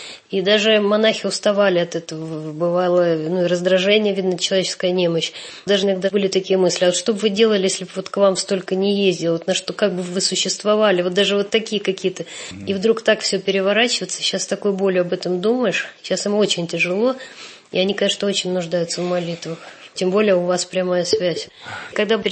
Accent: Kyiv, Ukraine; И когда я киевлянка самородом

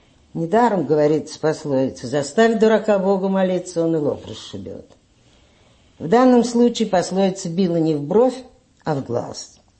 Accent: Moscow, Russia; Я родилась в конце декабря 1893 года в Москве, где прожила почти безвыездно 30 лет.

